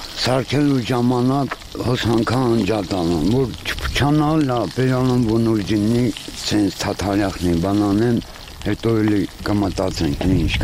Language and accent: Armenian; Yerevan, Armenia; ես իմ Երևանից եմ ջան